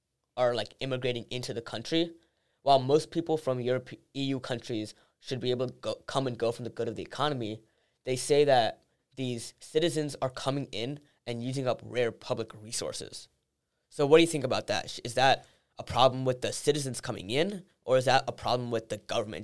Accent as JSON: {"language": "English", "country": "United States", "said": "But I can still have my identity as American and Indian."}